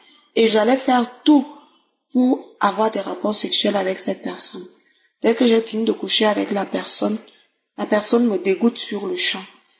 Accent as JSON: {"language": "French", "country": "Cameroon", "moved": "yes", "lives_now": "Equatorial Guinea", "said": "Je suis camerounaise, vivant en Guinée équatoriale pour des raisons de travail."}